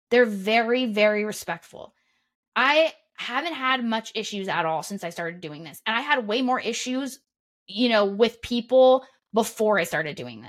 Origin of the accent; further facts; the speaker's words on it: California, United States; Like I said, I grew up in Northern California, sort of close to San Francisco.